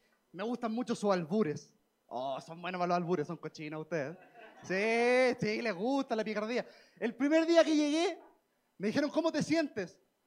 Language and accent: Spanish; Chile; soy de Chile. ¡Ah, buena! ¡Bacán! ¡Oye, qué bueno que somos hermanos latinoamericanos! Soy de Chile, así que prepárense quizás para no entender nada de lo que hablo.